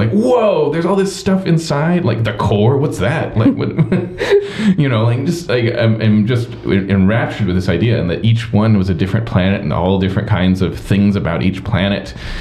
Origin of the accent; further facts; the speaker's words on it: Seattle, Washington, United States; I grew up in a city called Seattle, Washington.